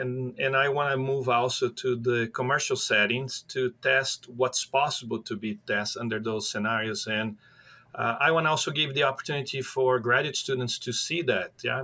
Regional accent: São Paulo, Brazil; now in United States; So I grew up in a small town about 2 hours from the city of São Paulo.

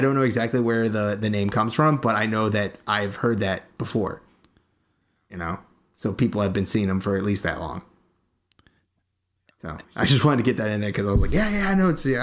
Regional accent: South Carolina, United States; I'm from South Carolina, and down here the old timers call them the Booger.

